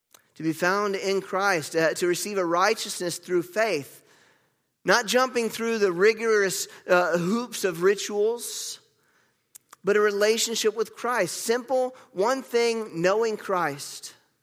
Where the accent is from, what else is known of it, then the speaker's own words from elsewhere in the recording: North Carolina, United States; I've shared with you guys, I grew up in North Carolina. We went to the beach at least once a year. We were only about 4 hours away from the beach.